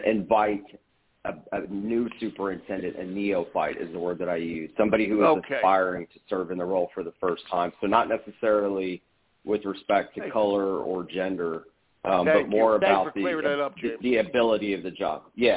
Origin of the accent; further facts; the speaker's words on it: Austin, Texas, United States; Here in my hometown, Austin Independent School District, which is an alma mater of mine